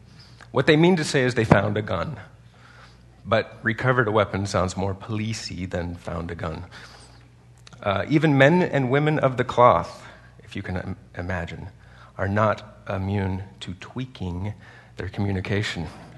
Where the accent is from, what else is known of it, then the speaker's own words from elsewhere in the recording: York, Nebraska, United States; Well, you already know that I'm from a little town in Nebraska called York.